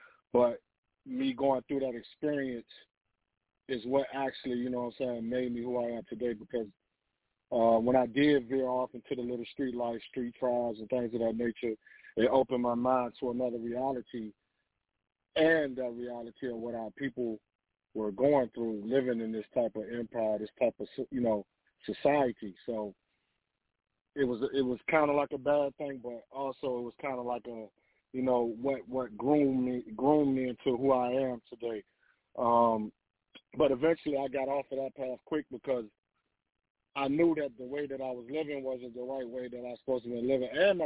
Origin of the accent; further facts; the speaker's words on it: Richmond, Virginia, United States; I'm from Richmond, Virginia, Gabriel, that kind of Prosperville district. This is where I was born and raised.